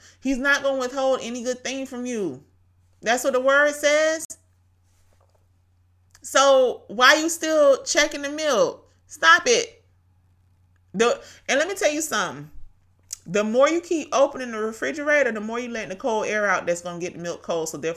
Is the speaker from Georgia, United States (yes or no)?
yes; Brunswick, Georgia, United States; Thank you for my hometown, Brunswick, Georgia, tuning in.